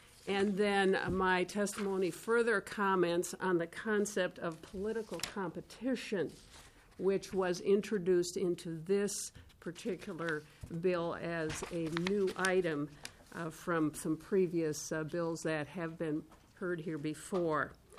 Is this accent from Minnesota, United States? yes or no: yes; Minnesota, United States; My name is … I am from Fairvote, Minnesota.